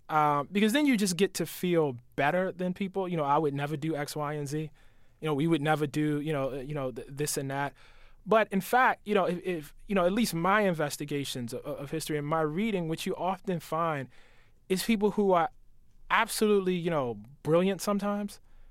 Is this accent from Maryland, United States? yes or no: yes; Maryland, United States; You know, I'm from Maryland. My family's from the Eastern Shore of Maryland